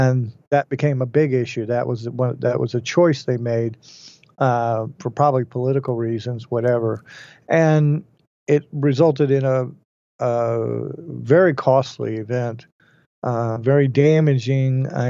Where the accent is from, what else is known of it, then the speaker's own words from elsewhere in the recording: Dallas, Texas, United States; born there; Yes. I'm glad I'm not in Texas, but yes, I was born in Dallas, and I spent a lot of time in Austin, Texas